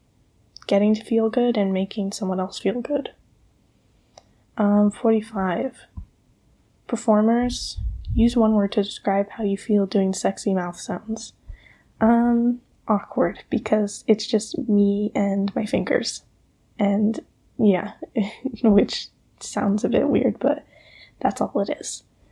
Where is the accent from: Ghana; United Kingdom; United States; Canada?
Canada; I'm Canadian. We say pop, I think.